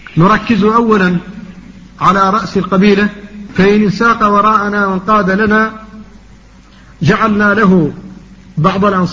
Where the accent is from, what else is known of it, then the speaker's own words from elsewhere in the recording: Mauritania; مشكلة المياه في الحوض الشرقي عندنا في موريتانيا